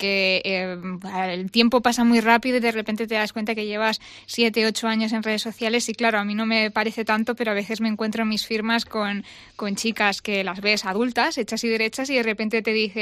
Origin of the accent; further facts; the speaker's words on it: Madrid, Community of Madrid, Spain; born there; Yo soy nacida en Madrid de padres zamoranos.